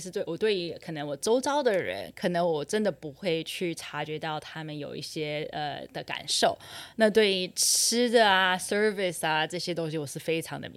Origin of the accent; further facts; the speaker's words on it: United States; 当时是因为我是在美国长大的